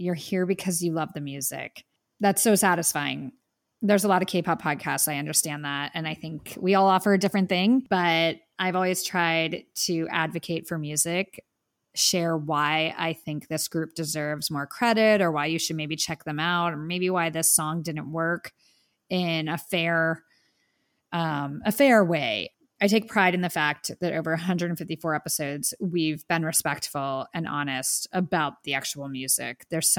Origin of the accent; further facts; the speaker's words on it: New York, United States; New York will always feel like home, and it, you know, New York made me. I'm always a New Yorker in my heart